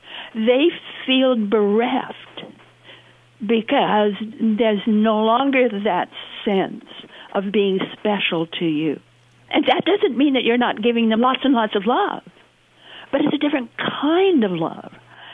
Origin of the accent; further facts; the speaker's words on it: Idaho, United States; I come from Idaho. And in Idaho, we're all plain speakers.